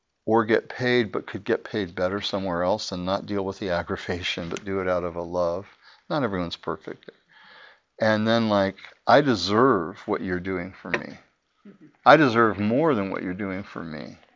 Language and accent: English; United States; I am an American and I am rich.